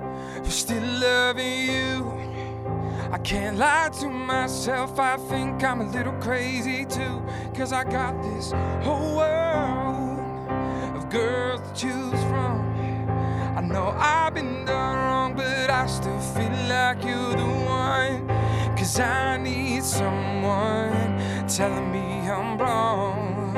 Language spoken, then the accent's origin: English; Pittsburgh, Pennsylvania, United States; I am from the Point Breeze area of Pittsburgh, the East End. I went to Alderdice High School.